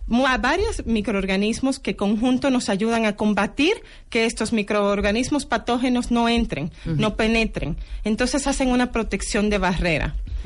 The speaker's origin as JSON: {"language": "Spanish", "country": "Dominican Republic", "said": "Aunque soy de República Dominicana."}